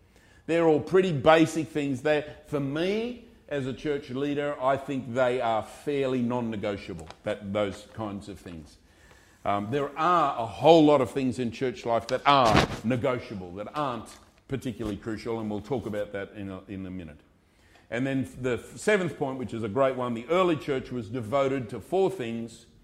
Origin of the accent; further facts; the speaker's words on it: Australia; just because I'm an Australian.